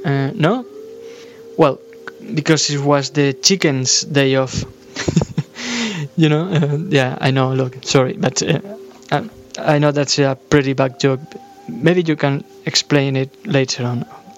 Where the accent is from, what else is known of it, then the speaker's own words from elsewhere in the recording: Spain; English is a second language; I'm from Spain. You see, I've been studying English for the last 6 years